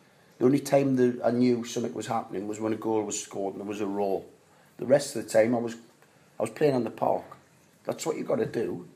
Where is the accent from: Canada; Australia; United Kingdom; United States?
United Kingdom; Newcastle, North East England; I'm from the East End in Newcastle. I had nothing as a boy.